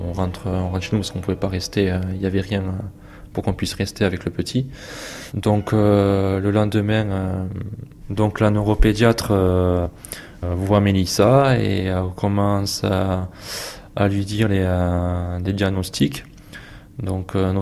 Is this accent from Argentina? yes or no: no; Bordeaux, Nouvelle-Aquitaine, France; j'ai 31 ans et je suis charpentier. Donc je suis originaire de Bordeaux.